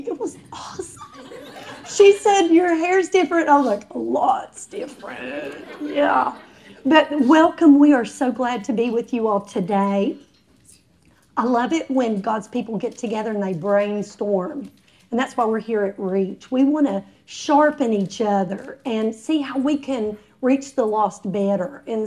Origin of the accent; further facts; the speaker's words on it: Jerry Bottom, Kentucky, United States; Because I'm from Jerry Bottom. Do you all know where that is? Jerry Bottom. It's in Huddy, Kentucky.